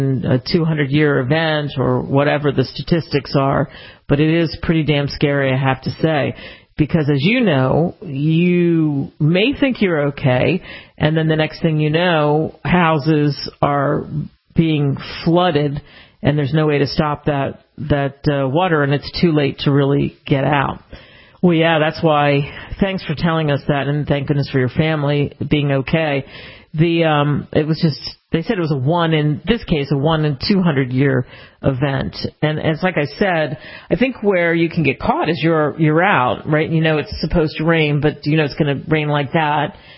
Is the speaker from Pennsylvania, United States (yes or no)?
yes; Philadelphia, Pennsylvania, United States; No. I did not grow up in Arizona. I grew up outside of Philadelphia. One of my first jobs was in New Mexico.